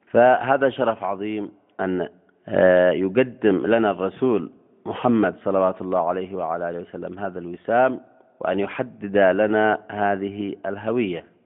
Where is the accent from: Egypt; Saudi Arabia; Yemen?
Yemen